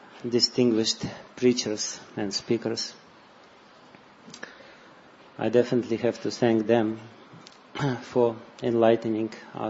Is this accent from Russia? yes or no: yes; Russia; English is a second language; Because I'm from Russia